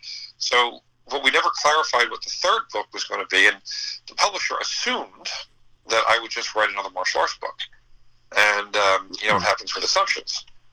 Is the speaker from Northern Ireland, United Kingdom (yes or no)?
no; Scotland, United Kingdom; And I am Scottish, you know.